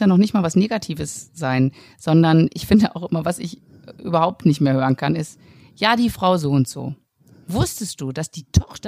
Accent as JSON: {"language": "German", "town": "Cologne", "region": "North Rhine-Westphalia", "country": "Germany", "said": "ich komme aus Köln"}